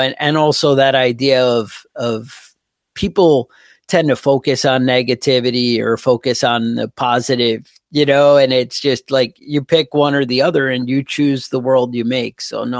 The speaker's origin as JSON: {"language": "English", "region": "New York", "country": "United States", "said": "Yeah, no, I'm from New York, but I don't know, the last about 5 years ago, the taxes got to me and down in North Carolina now."}